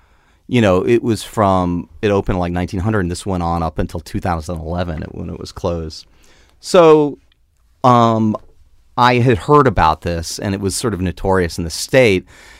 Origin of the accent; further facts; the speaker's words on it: Tampa, Florida, United States; I grew up in Tampa. And Tampa's weird because, like, Florida, I always say Florida's sort of like upside down.